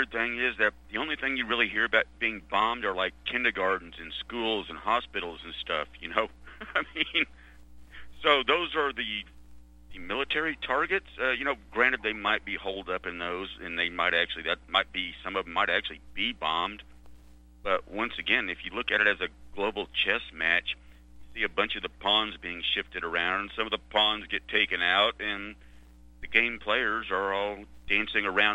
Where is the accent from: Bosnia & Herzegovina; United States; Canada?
United States; Arkansas; I grew up in Arkansas. I don't know how close you are to Arkansas. I was right on the western border. Oklahoma was kind of my backyard.